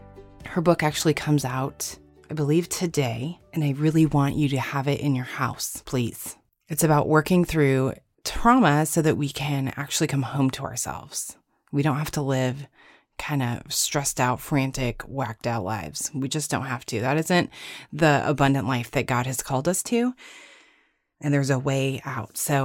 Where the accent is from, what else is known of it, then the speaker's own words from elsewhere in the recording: Arizona, United States; I'm from Arizona, so I know nothing of snow. I've seen it in movies.